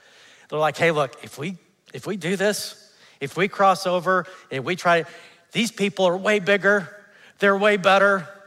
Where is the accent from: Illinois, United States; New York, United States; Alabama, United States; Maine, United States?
Alabama, United States; Huntsville; I grew up in Huntsville, Alabama. We had the first ice hockey program in the South.